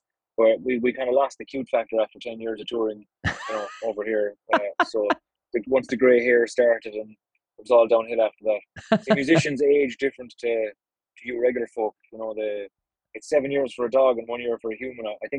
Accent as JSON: {"language": "English", "town": "Ennis", "region": "Munster", "country": "Ireland", "said": "Yeah, we're from the Mecca. Innis County Clare is just where it's all happening. It's like the Nashville of Irish music."}